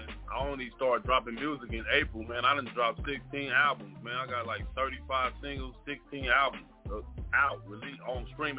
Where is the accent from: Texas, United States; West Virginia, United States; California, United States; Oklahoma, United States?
California, United States; Duarte; I'm from Duarte, California. I'm from Durock. I'll be everywhere.